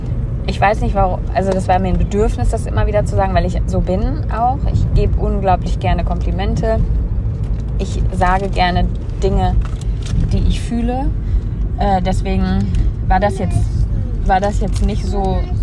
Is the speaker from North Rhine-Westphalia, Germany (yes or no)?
yes; Bochum, North Rhine-Westphalia, Germany; moved away; also born or lived in Stuttgart / Cyprus / Fuerteventura / Hamburg; ich habe da eben schon nicht mehr in Bochum gewohnt. Ich komme ja aus Bochum ursprünglich und hatte aber vorher schon in Stuttgart 2 Jahre gelebt und in, auf Zypern und Fuerteventura und dann halt eben Hamburg. Und jetzt halt der Norden.